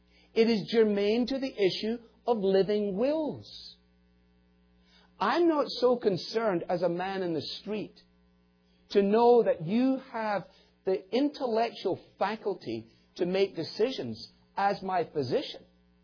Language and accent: English; Scotland, United Kingdom; I was brought up in Scotland, brought up in the second half of the 20th century, born in 52